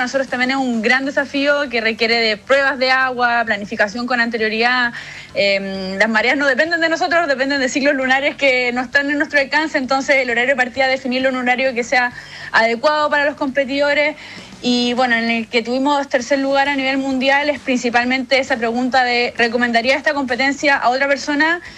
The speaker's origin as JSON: {"language": "Spanish", "country": "Chile", "said": "posicionarnos como chilenos dentro de los tres primeros Ironman a nivel global"}